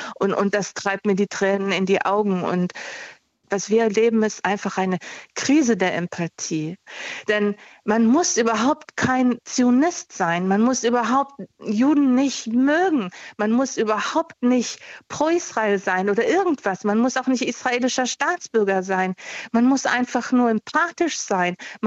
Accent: Munich, Bavaria, Germany; born there; Ich bin in München geboren.

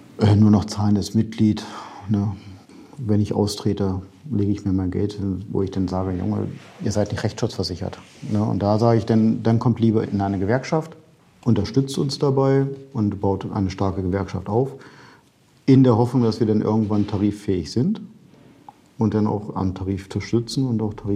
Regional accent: East Germany, Germany; Ich komme ja aus dem Osten und da hat man sich so ein bisschen DDR geprägt

